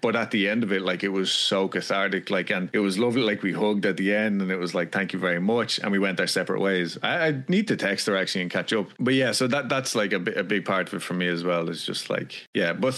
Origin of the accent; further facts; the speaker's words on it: Ireland; And that's how I was raised in Ireland.